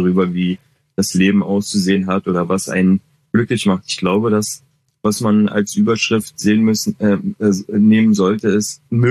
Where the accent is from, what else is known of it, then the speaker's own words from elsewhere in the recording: Berlin, Germany; meine Familie kommt aus Koblenz, ich bin in Berlin groß geworden, so ich kenne nichts anderes, ich würde immer sagen, ich bin Berliner.